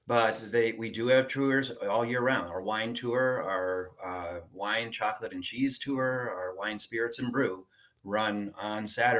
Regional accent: Connecticut, United States; And I'm like, I grew up in Connecticut.

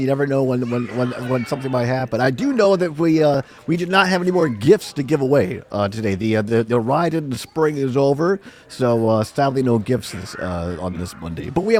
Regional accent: Richland Center, Wisconsin, United States; here in my hometown of Richland Center, Wisconsin, population 5,000-ish in the Driftless area here, halfway between Madison and La Crosse.

